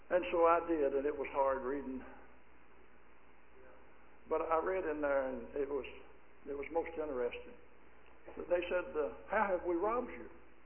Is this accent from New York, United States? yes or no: no; Arkansas, United States; born there; Now, I was born in Arkansas. Holy applause. I'm born in Arkansas.